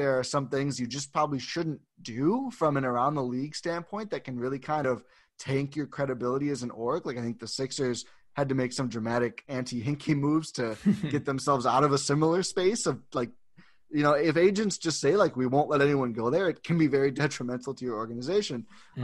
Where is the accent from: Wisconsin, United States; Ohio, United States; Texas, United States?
Wisconsin, United States; Milwaukee; obviously growing up in Milwaukee and rooting for one team, blah, blah, blah, blah, blah.